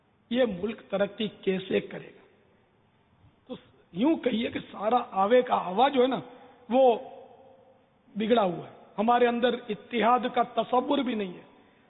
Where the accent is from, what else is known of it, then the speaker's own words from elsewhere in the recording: Karachi, Sindh, Pakistan; born there; میری تو پیدائش پاکستان میں ہوئی ہے. باب المدینہ میں پیدا ہوا ہوں. پاکستان بننے کے بعد سن 50 میں یا 51 میں اس طرح کچھ ہے میری پیدائش باب المدینہ.